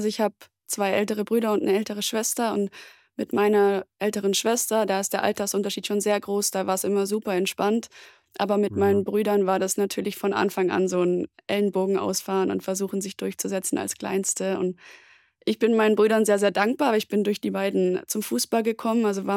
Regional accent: Friedrichshafen, Baden-Württemberg, Germany; Ja, also es liegt ja am Bodensee. Ich komme ursprünglich aus Friedrichshafen. Das ist direkt nebendran. Und bin total ländlich aufgewachsen.

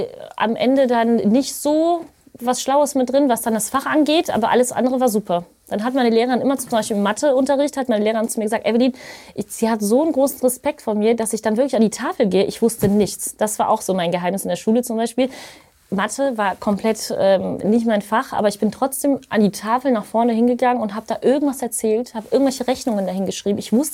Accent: Düsseldorf, North Rhine-Westphalia, Germany; In Düsseldorf tatsächlich, bin ich auch geboren.

